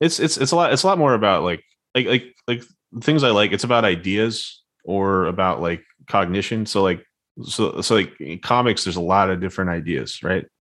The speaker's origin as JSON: {"language": "English", "region": "Southern United States", "country": "United States", "said": "This is how I talk. That's how I talk. I'm from the South. That's how I talk."}